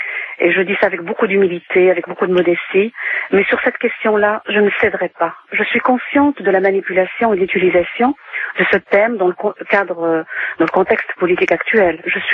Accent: France; also born or lived in Morocco; j'ai 46 ans, j'ai quitté le Maroc très petite, j'ai effectué toute ma scolarité à l'école et à l'université en France

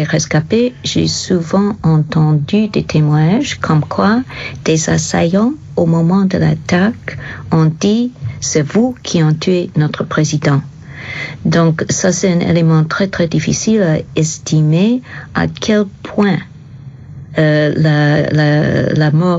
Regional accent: United States; Tandis que chez nous, aux États-Unis, on n'a rien fait, absolument rien.

